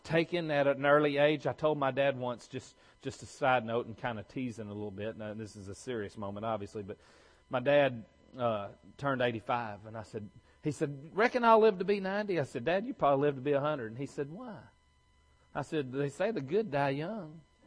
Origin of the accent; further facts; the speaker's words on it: Alabama, United States; now in Texas, United States; People in Alabama, I can't say we because I'm a Texan now, right?